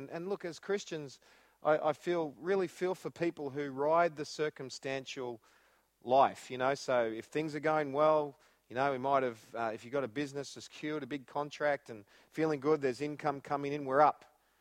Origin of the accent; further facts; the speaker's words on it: Shepparton, Victoria, Australia; We're from Shepparton, Australia's worst people.